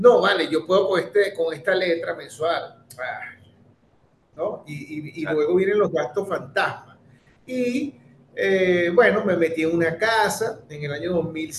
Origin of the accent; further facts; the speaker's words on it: Venezuela; also born or lived in United States / Spain; yo viví, como tú dijiste, exactamente viví 15 años en Estados Unidos, soy ciudadano norteamericano, y luego me fui a España, y ahora volví a mi país, Venezuela.